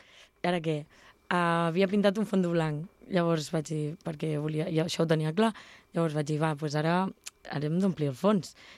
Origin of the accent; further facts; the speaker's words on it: Sant Pere, Catalonia, Spain; O sigui, mira, jo soc de Sant Pere i vaig per de Sant Pere